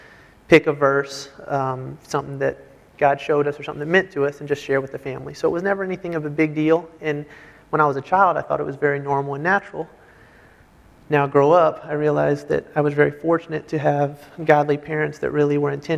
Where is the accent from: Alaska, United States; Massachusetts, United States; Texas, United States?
Texas, United States; Sugar Land; you can't really tell stories about having a rough upbringing or being from the hood when you come from Sugar Land.